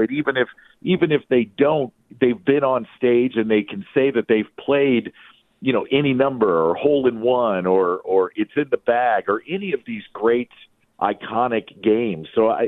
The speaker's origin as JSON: {"language": "English", "town": "St. Louis", "region": "Missouri", "country": "United States", "tie": "born or raised there", "said": "I grew up in St. Louis, and Bob was a big Cardinals fan, and you know, the city of St. Louis meant a lot to him and his late wife."}